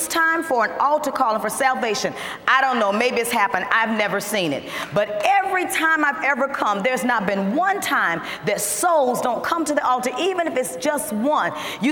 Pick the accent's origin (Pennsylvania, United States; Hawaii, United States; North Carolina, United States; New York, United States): North Carolina, United States; Winston-Salem; born there; That's how I was born in Winston-Salem.